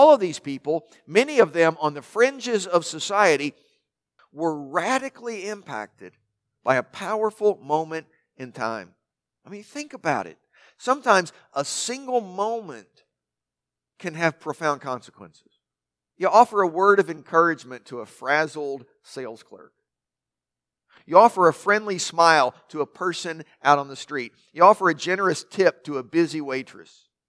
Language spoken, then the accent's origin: English; Kentucky, United States; We're from Kentucky. English is a second language for a lot of us, right?